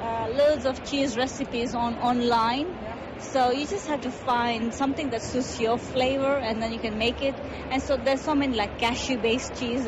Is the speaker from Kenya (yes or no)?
yes; Kenya; born there; I was born in Kenya